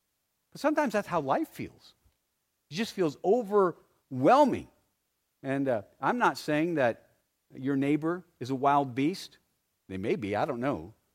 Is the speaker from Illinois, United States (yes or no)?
no; Arizona, United States; But I can tell you, I grew up in Arizona, and just to walk out, to take the dog for a walk, I could run into a rattlesnake.